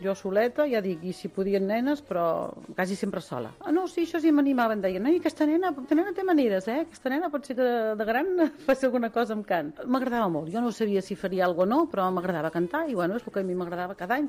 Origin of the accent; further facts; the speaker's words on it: Torelló, Catalonia, Spain; Al meu poble, a Torelló, vaig començar a fer piano i una mica de cant